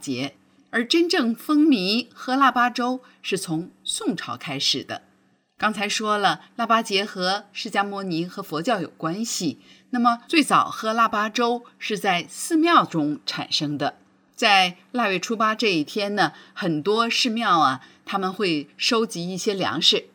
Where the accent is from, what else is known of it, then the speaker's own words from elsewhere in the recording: China; now in United States; 虽然我们大家都身在美国，感受不到特别浓郁的中国年的气氛，但是作为中国人